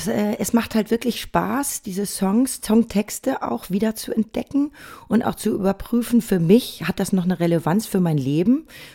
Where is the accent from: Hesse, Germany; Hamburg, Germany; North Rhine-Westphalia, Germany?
North Rhine-Westphalia, Germany; Bad Salzuflen; now in Berlin, Germany; in meiner Kindheit und Jugend in Bad Salzuflen, in so einer Kleinstadt, da gibt's ja auch nicht so viele Angebote